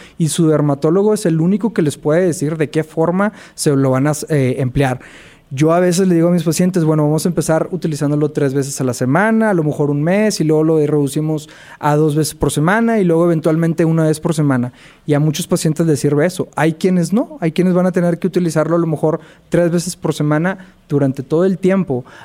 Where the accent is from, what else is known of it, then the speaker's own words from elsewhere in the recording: Monterrey, Nuevo León, Mexico; yo soy de Monterrey.